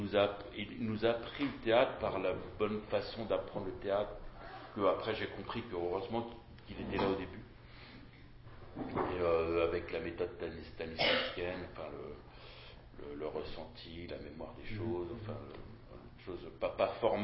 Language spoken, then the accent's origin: French; Nanterre, Île-de-France, France; Je viens de Nanterre.